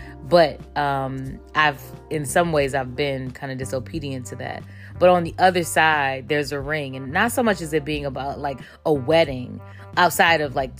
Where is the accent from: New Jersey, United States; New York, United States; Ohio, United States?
Ohio, United States; Cleveland; so I'm from Cleveland, Ohio